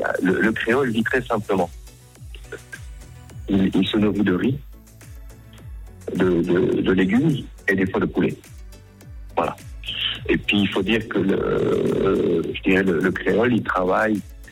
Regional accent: Valais, Switzerland; moved away as an adult; now in Mauritius; Bah, du Valais

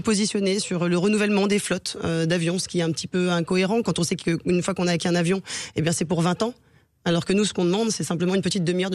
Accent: Antilles, France; Enfin, moi, je suis des Antilles, on n'a pas d'urgence Caraïbes après 23h30, vous voyez ?

